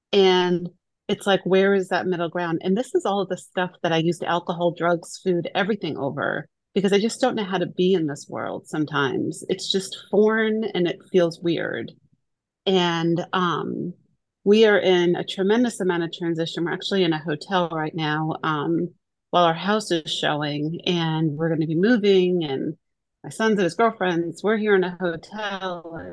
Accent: Atlanta, Georgia, United States; And Cody, I'm also from Atlanta. So you have Atlanta on your screen. So I'm north of the city.

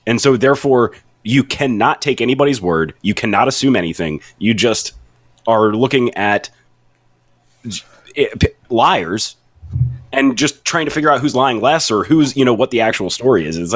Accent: North Carolina, United States; I grew up, you know, I grew up in North Carolina

